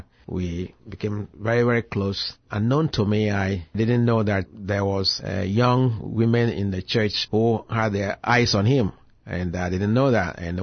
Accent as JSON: {"language": "English", "country": "Ghana", "tie": "born or raised there", "said": "Growing up in Ghana, we had a closely knit family."}